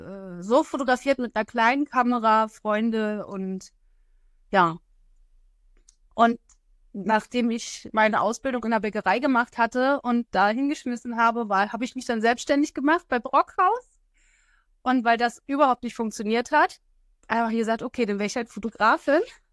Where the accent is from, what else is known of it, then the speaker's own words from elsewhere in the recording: Falkensee, Brandenburg, Germany; ich komme aus Falkensee bei Berlin.